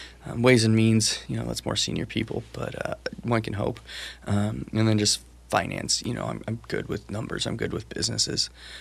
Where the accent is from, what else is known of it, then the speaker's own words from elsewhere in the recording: West Salem, Oregon, United States; I grew up in West Salem, attended then a private school called Western Mennonite, now Western Christian School, through middle school and high school.